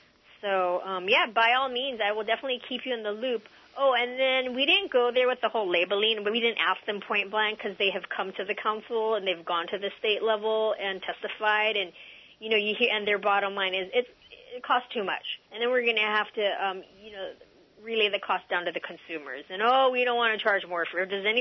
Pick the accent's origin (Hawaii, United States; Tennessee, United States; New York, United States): Hawaii, United States; that story is so similar to Hawaii, where our, as the Hawaiian people, lands have been taken, privatized, taken over, and sugar or pineapple has been grown on it